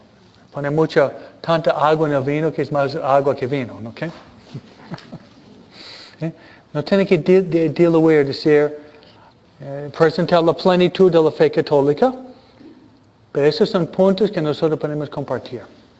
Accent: New York, United States; yo vengo de Nueva York, la mitad de mis amigos eran católicos, italianos, irlandeses, los otros amigos eran judíos.

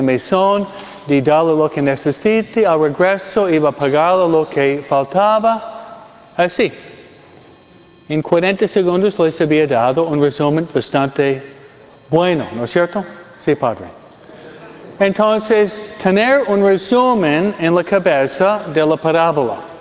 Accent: Detroit, Michigan, United States; born there; Porque yo nací, no en Michoacán, yo nací en Michigan. Detroit, la ciudad de los autos, ¿ok?

